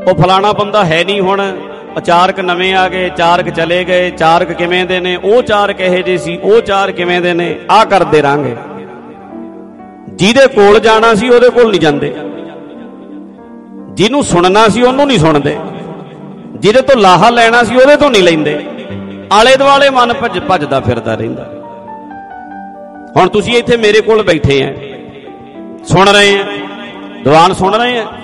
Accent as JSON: {"language": "Punjabi", "region": "Punjab", "country": "India", "said": "ਅਸੀਂ ਤੇ ਸੰਗਰੂਰ ਇਲਾਕੇ ਦੇ ਹਾਂ, ਤੇ ਉੱਥੋਂ ਆ ਕੇ ਬੀਜ ਲੈ ਕੇ ਗਏ ਸੀ"}